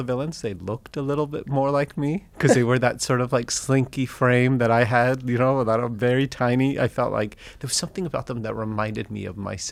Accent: Miami, Florida, United States; I grew up in Miami, went to school there. I felt like I was pretty, ironically, one of the only Indian kids around.

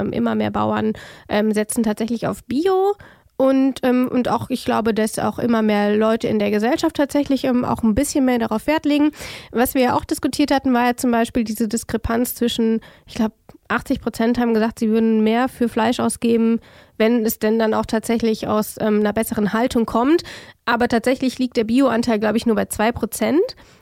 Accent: Frankenthal, Rhineland-Palatinate, Germany; ich komme ja aus Frankenthal, was jetzt für alle, die sich nicht wunderbar in der Pfalz auskennen, genau daneben ist.

